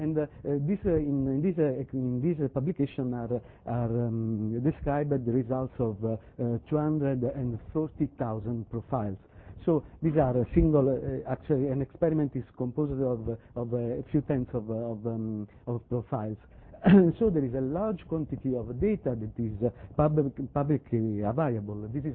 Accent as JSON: {"language": "English", "town": "Naples", "region": "Campania", "country": "Italy", "second_language": "English", "said": "I am from Naples, Italy, and Naples is a town that is very close to Vesuvio."}